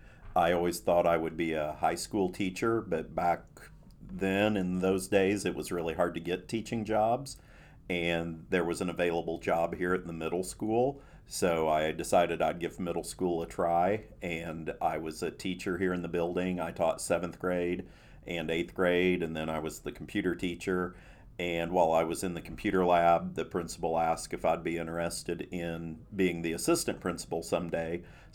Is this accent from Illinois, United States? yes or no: yes; Illinois, United States; I grew up north of Newton in Jasper County. I went to Newton High School and then moved to Robinson when I got my first job over here.